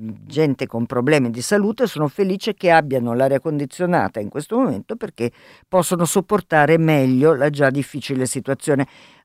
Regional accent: Southern Italy, Italy; also born or lived in Amalfi Coast / Stromboli; io sono terrona e ho vissuto la mia infanzia al mare

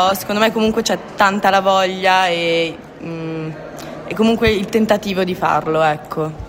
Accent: Brazil; perché sono cresciuto in Brasile, quindi effettivamente la mia conoscenza...

